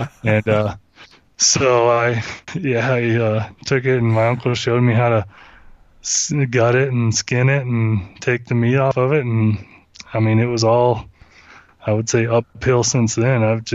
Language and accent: English; Crowell, Texas, United States; I grew up in North Texas, a little bitty town of Crowell, and we had some javelina, but it was mostly feral hogs.